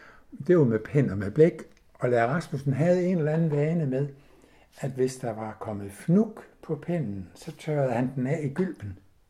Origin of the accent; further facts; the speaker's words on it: Alslev, Region of Southern Denmark, Denmark; born there; Jeg er født på mejeriet i Alslev i 1942.